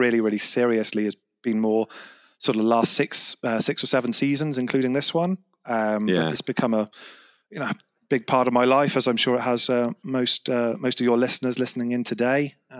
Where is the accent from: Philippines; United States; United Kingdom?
United Kingdom; England; born there; now in Bristol, United Kingdom; accent's probably given it away, but I'm from England. I live in Bristol in the southwest of England. But I'm a West Ham fan, so I was born just outside of London and grew up supporting West Ham.